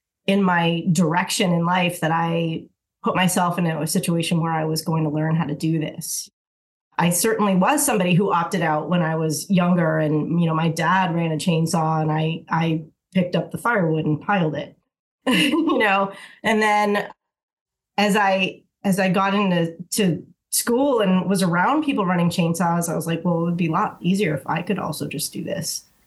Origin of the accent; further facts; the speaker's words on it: New Hampshire, United States; I guess the short of it is I'm from New Hampshire, born and raised here. And I was an outdoors kid growing up, you know, and ultimately ended up at the University of New Hampshire